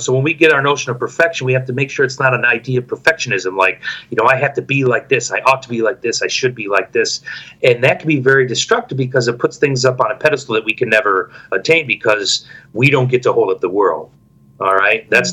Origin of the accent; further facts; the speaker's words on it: Midwest, United States; which as a boy growing up in the Midwest, you know, in farmland